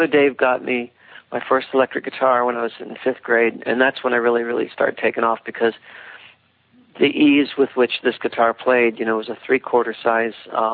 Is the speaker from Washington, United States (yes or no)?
no; Ohio, United States; also born or lived in California; Then we moved back from California back to my home state, Ohio, and I joined this band called